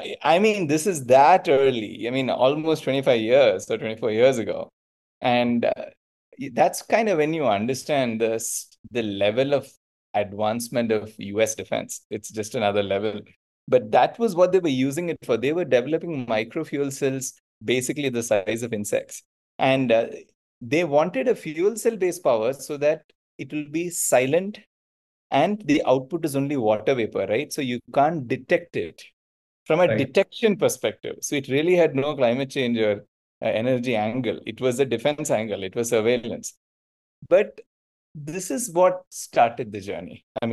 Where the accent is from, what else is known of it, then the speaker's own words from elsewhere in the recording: India; English is a second language; which I could never get as an Indian citizen.